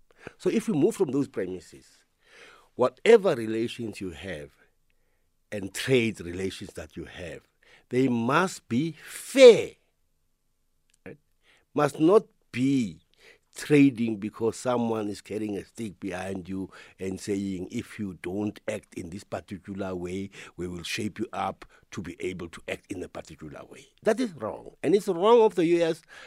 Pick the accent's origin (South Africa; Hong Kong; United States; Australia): South Africa; I'm South African.